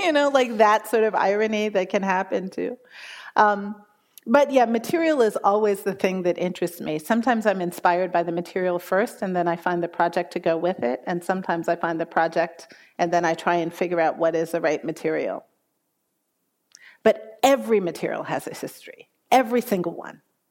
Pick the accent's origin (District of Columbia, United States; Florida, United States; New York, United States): District of Columbia, United States; Washington; I grew up in Washington, D.C. in a neighborhood that used to be called the Gold Coast.